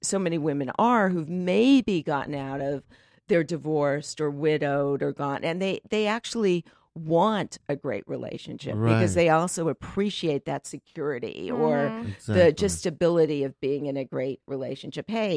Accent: Los Angeles, California, United States; also born or lived in New York; I'm from Los Angeles.

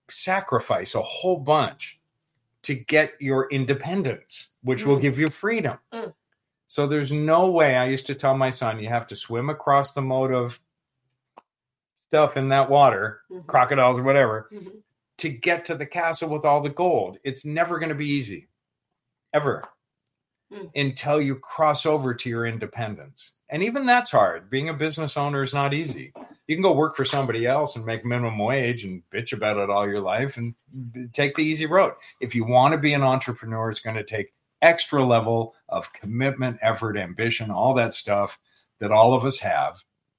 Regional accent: Newmarket, Ontario, Canada; It was a house I grew up in Newmarket, Ontario, close to Toronto in Canada.

